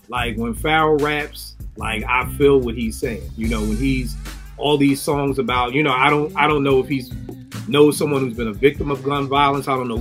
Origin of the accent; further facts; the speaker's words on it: Philadelphia, Pennsylvania, United States; For people who know I'm from Philly, I know the root.